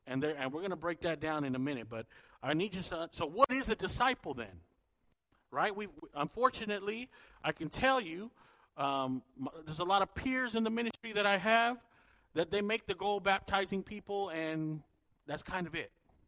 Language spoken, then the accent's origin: English; San Jose, California, United States; if you go back to my hometown of San Jose and we're able to find somebody that knew me when I was 21